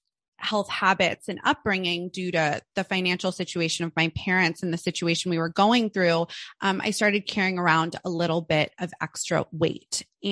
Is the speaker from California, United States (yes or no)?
yes; Malibu, California, United States; also live in Los Angeles. I was born and raised here. But I grew up in a very affluent beach community. I grew up in Malibu, California.